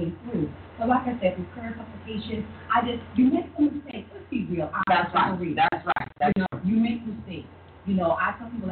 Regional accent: New York, United States; I'm from up north, I'm from New York

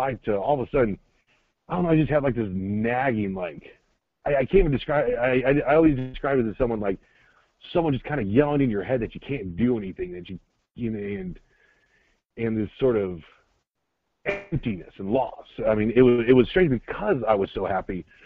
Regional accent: Atlanta, Georgia, United States; But long story short, I end up going to a school in Tennessee. I'm from Atlanta, so I go out there.

